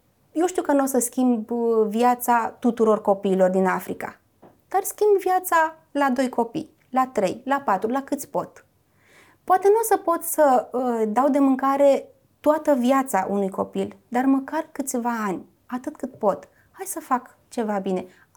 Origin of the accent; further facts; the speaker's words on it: Constanța, Constanța County, Romania; Eu sunt din Constanța.